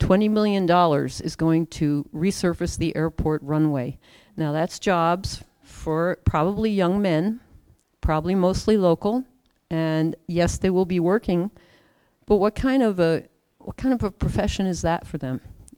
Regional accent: Kapahi, Hawaii, United States; I'm from Kapahi.

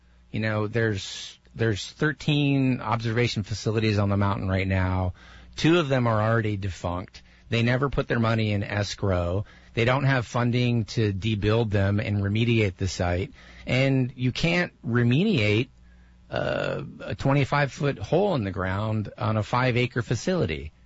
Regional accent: Seattle, Washington, United States; I grew up in Seattle, and we have an extensive ferry system going back and forth across the Puget Sound.

